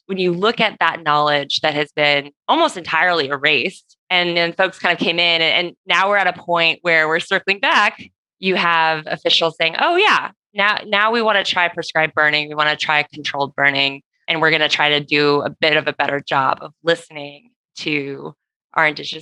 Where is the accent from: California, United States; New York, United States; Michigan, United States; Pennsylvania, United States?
California, United States; But I, as you know, as a Californian, going into autumn is really when those risks start to peak anyway.